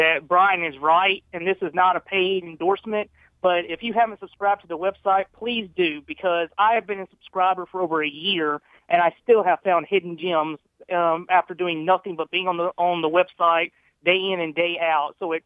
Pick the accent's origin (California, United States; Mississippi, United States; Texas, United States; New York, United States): Mississippi, United States; from Mississippi and Phoenix from the Figure 4W board.